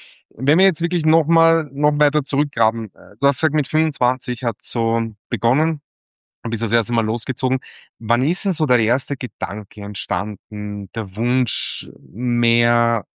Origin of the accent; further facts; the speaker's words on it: Vienna, Austria; Um wie unschwer zu hören ist, komme ich aus Wien